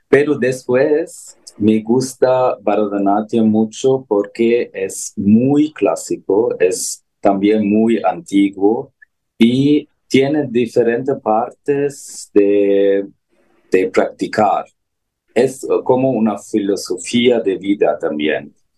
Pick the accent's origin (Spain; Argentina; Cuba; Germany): Germany; also born or lived in Denmark; nací en Dinamarca, pero crecí en Alemania, pero mis antepasados son de la India